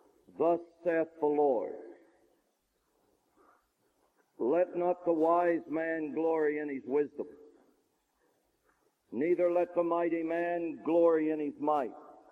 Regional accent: Midwest, United States; I'm from America tonight. I'm from the Midwest, they call it in America. I'm from the part of America where Protestantism flourished.

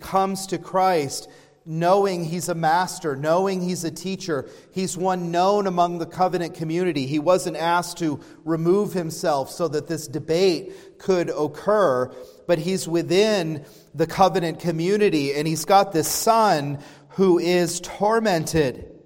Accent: Pennsylvania, United States; You know, I grew up in Northwest Pennsylvania. There was an Amish community that wasn't too far from where I lived.

